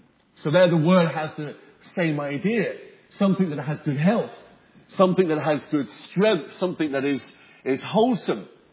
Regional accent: England, United Kingdom; accent: southern English; And I have to really hold back from not sounding too southern in my English accent when I say "sound as a pound," because some people say it differently depending on what part of London or the south of England you come from.

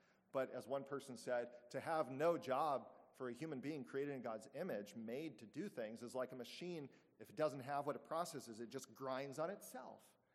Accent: Denver, Colorado, United States; born there; I was born in October in Denver, Colorado, and it was unexpectedly very cold out.

